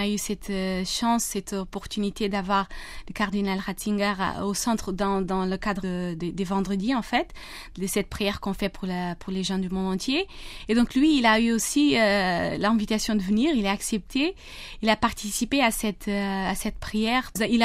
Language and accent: French; South Portugal, Portugal; French is a second language; Je viens du sud du Portugal. Je suis en fait d'origine capverdienne. Je ne suis pas d'origine portugaise, mais j'habite au Portugal depuis toujours. Je suis née là-bas.